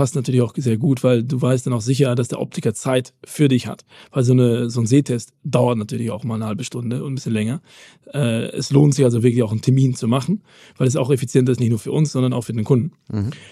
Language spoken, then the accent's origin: German; Belgium; Ich bin Belgier, du weißt es, wir kennen uns ja schon.